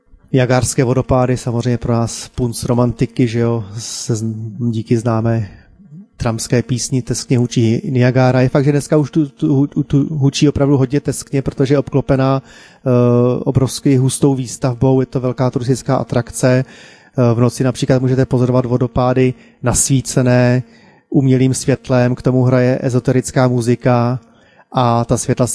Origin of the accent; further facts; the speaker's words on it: Bohemia, Czechia; já jsem říkal, že jsem z Čech